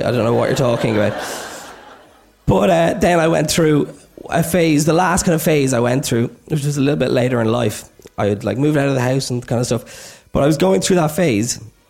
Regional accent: Drogheda, Leinster, Ireland; also born or lived in Meath; I'm from Meath, so to them, I'm a foreigner. But I went through a lot of phases when I was growing up in Drogheda.

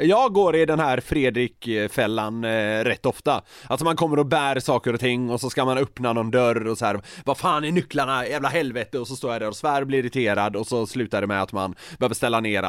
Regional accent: Gothenburg, Västra Götaland County, Sweden; där jag växte upp i södra Göteborg, alltså där hade vi ju lokala förmågor

